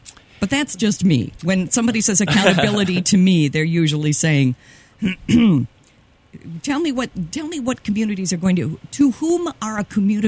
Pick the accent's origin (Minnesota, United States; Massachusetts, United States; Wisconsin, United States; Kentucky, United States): Minnesota, United States; Rochester; Now, I grew up in Rochester, the home of the world-famous Mayo Clinic